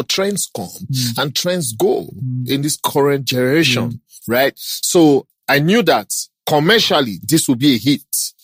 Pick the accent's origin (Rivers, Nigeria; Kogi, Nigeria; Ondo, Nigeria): Kogi, Nigeria; now in Lagos, Nigeria; So that's why I never went back home. I'm from Kogi State. Instead of to face Delta State, I came straight to Lagos.